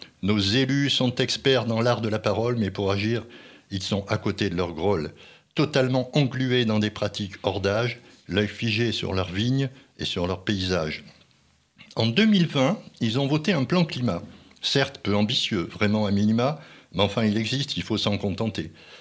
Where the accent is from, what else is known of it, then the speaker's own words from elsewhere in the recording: Auvergne-Rhône-Alpes, France; Et que dire d'ici chez nous en Beaujolais ?